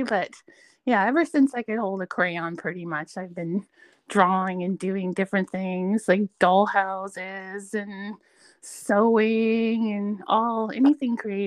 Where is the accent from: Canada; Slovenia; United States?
Canada; No, actually. I'm a Canadian.